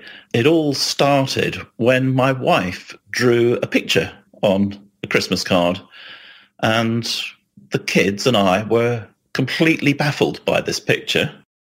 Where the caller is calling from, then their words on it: Chichester, South East England, United Kingdom; I'm calling from Chichester, which is in the southernmost bit of England.